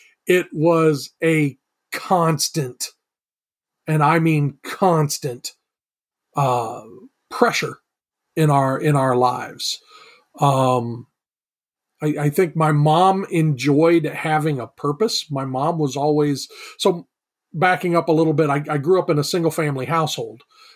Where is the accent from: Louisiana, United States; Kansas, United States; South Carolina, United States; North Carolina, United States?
South Carolina, United States; Camden; born there; So I was born in Camden, South Carolina, and I was raised in a predominantly Southern Baptist family.